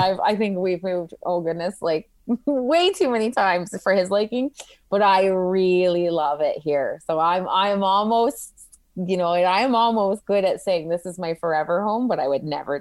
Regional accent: Salmon Arm, British Columbia, Canada; also born or lived in Ontario; I was born in Ontario, but then when my parents split, we came out west. So I loved school. I really loved school. So all of my schooling being in Salmon Arm, I've always considered Salmon Arm, you know, my home.

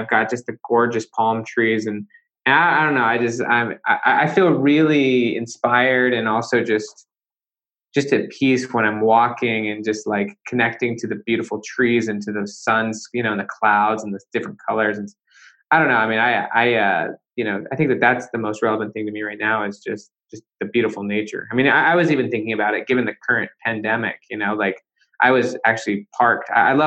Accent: Salt Lake City, Utah, United States; I grew up in Utah, in Salt Lake City, Utah.

